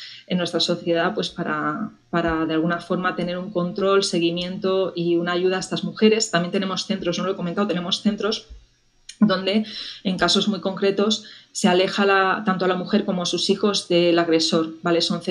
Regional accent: Spain; año es que se han empezado a contabilizar las mujeres que son asesinadas por violencia de género en mi país

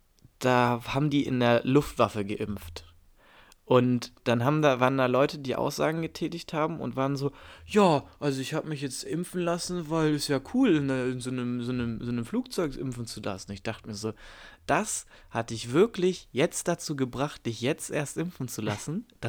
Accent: Hamburg, Germany; Hier in Hamburg kriegt man das kriegt man auch ein bisschen mit, aber eigentlich ist man ja ein richtig, richtiges norddeutsches Kind hier.

